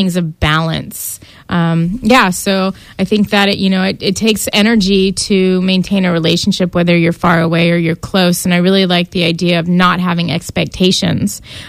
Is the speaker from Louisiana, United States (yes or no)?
no; California, United States; also born or lived in Tulsa; I grew up here in California for most of my life, and then I was transplanted to Tulsa, Oklahoma. So I went from this like really liberal environment to this really conservative environment